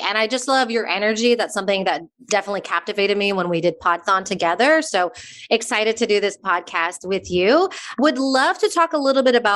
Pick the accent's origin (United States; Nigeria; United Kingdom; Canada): United States; Texas; moved away as an adult; now in Madrid, Spain; I moved from my home state of Texas to Madrid, Spain.